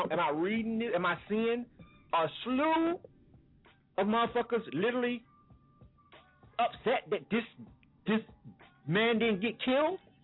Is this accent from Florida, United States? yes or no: yes; Florida, United States; I'm from Florida, by the way, in case you didn't know.